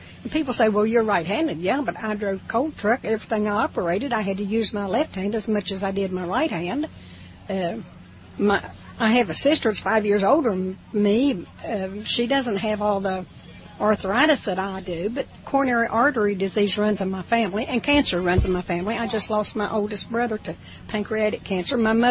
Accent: West Virginia, United States; I'm born and raised in West Virginia.

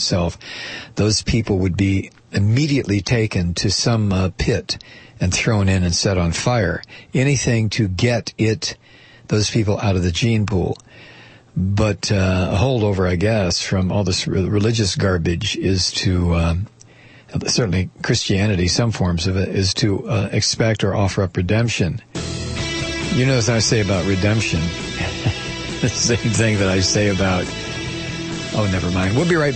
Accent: Toledo, Ohio, United States; I grew up in Toledo, Ohio, and when I lived there all those years ago, it was a good place to grow up in. It was a working class city.

